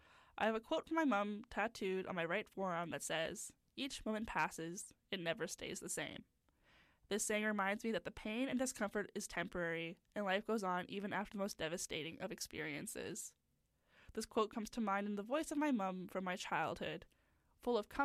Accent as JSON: {"language": "English", "country": "Canada", "lives_now": "Vancouver, Canada"}